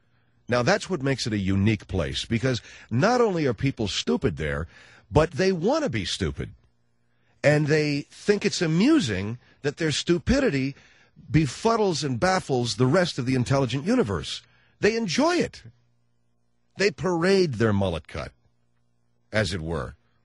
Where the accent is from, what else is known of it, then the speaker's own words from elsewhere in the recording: California, United States; moved away; also born or lived in Florida; I mean, I grew up in California. I left California in 1972. I drove down there with some friends of mine, and we worked in construction work.